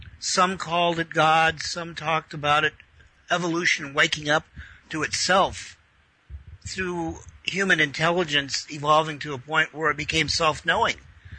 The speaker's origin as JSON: {"language": "English", "region": "California", "country": "United States", "tie": "born or raised there", "said": "I might add, I grew up in Northern California."}